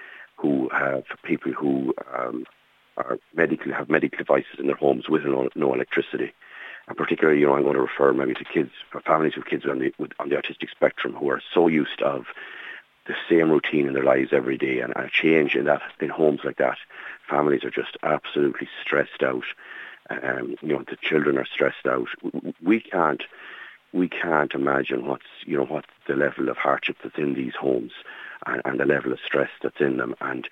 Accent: Barnacoola, Connacht, Ireland; I'm from Barnacoola in Leitrim

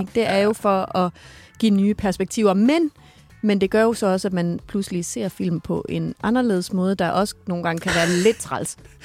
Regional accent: Horsens, Central Denmark Region, Denmark; Jeg kommer jo fra Horsens, sagde jeg.

